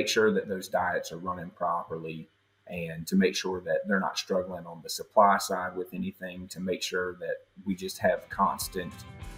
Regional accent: North Carolina, United States; I grew up in Central North Carolina, and my dad bought me an incubator one year for Christmas.

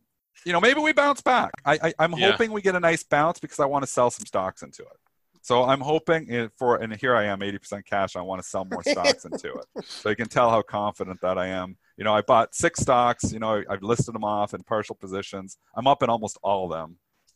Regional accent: Canada; because where I am, I'm obviously Canadian

